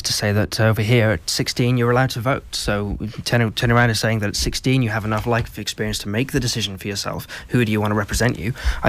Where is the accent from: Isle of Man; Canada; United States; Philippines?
Isle of Man; Ramsey; I grew up in Ramsey. It's where I went to school. It's where most of my experiences are. So I really feel a close connection with Ramsey as a town. My parents live there now as well, so it's home